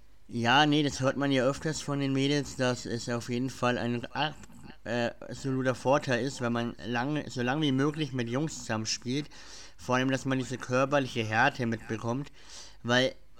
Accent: Schwabach, Bavaria, Germany; weil wir sind aus dem Schwabacher Raum

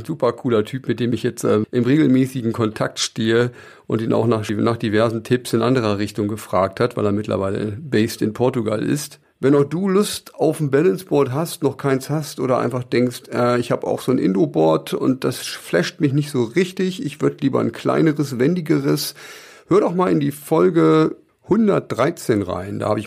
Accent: Harz, Germany; ich komme ja aus dem Harz

